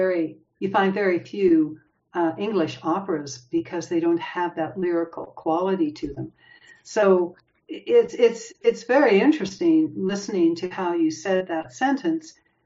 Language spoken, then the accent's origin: English; Canada; Well, I studied French too, because I was born and raised in Canada. And, but I never went beyond high school with French.